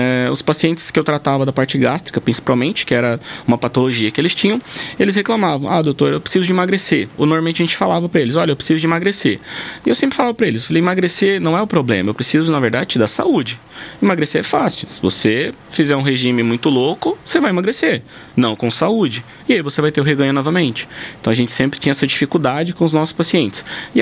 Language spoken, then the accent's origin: Portuguese; Jaciara, Mato Grosso, Brazil; sou natural aqui do Mato Grosso mesmo, nasci em Jaciara.